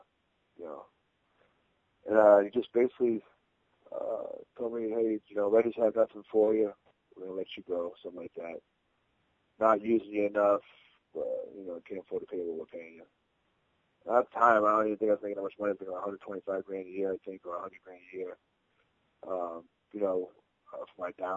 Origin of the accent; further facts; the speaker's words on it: Providence, Rhode Island, United States; You know, I grew up in Providence, Rhode Island. It's, you know, an Italian community, so it's not a far stretch.